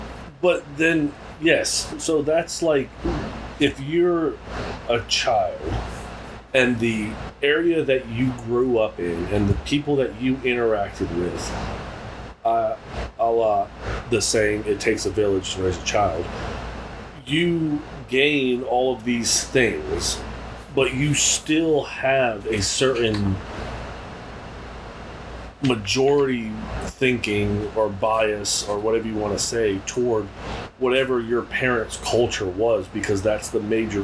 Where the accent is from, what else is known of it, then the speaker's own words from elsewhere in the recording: United States; I'm American. Exactly. That's where I was born.